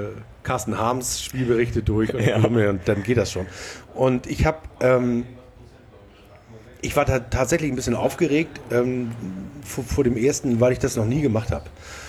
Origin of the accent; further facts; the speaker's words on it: Blankenese, Hamburg, Germany; ich bin in Blankenese aufgewachsen